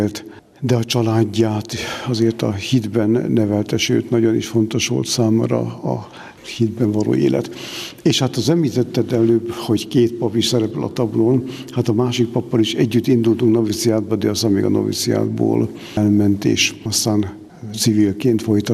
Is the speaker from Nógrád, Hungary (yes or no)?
yes; Szécsény, Nógrád, Hungary; also born or lived in Budapest; Fél éves voltam, amikor Újpestről, ahol születtem, onnan Széchenybe költöztek, mert ott kapott édesapám állást.